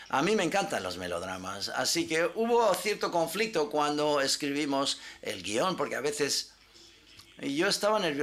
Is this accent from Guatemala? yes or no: no; France; Spanish is a second language; dado que yo soy francés